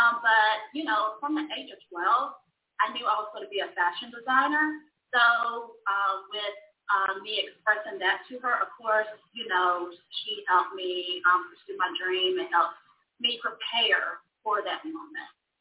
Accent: Marietta, Georgia, United States; But yeah, I grew up in Marietta. I graduated from Sprayberry High School, and I'm just a hometown girl.

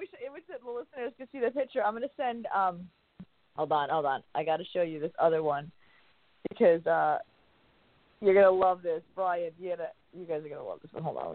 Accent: New York, United States; And I'm a New Yorker, so you know that I'm straightforward.

